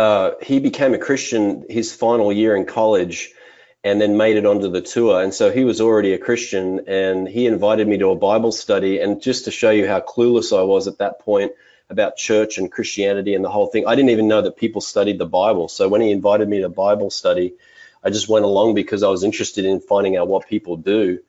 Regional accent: Australia; moved away as an adult; now in United States; So I grew up in Australia for the first 25 years of my life. I lived in Australia. I did come over when I was 22 years old to America to caddy for a friend of mine on the golf tour.

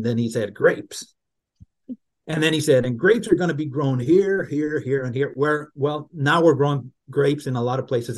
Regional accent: Mexico; English is a second language; I was born and raised in Mexico. Mm-hmm. So English is not my first language.

